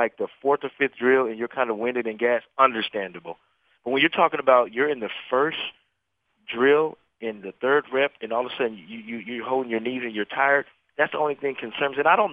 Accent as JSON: {"language": "English", "town": "Denver", "region": "Colorado", "country": "United States", "also_born_or_lived": "Ohio / Houston", "said": "I'm from Denver, Colorado, where the altitude is really, really high. And then I went to The Ohio State University, and then I went to Houston."}